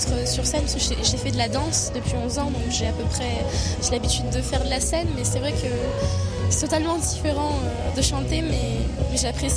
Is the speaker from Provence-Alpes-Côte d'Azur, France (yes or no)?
yes; Manosque, Provence-Alpes-Côte d'Azur, France; J'ai 19 ans et je viens de Manosque. C'est pas loin, à une heure de Digne à peu près. Voilà, donc du 04.